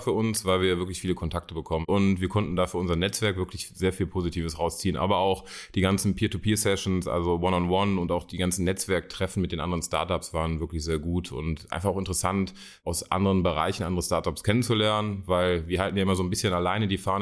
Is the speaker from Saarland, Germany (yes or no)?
no; Düsseldorf, North Rhine-Westphalia, Germany; ich bin in Düsseldorf geboren und aufgewachsen, deswegen ist es für mich Heimat. Ich bin überzeugter Düsseldorf